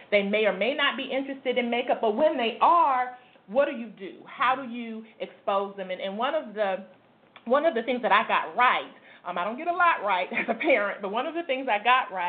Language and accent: English; Northeast, United States; and I grew up in the Northeast, and Tanya grew up in the Southeast, and makeup was just not something that we did.